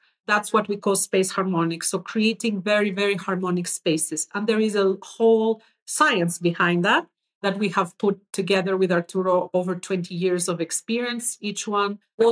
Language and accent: English; Greece; English is a second language; So I am originally from Greece. I grew up in an environment very rich in ancient temples.